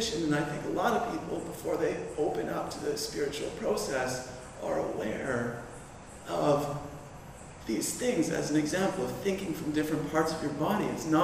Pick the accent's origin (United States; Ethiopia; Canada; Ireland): Canada; Actually, I went to England, so I'm from Canada.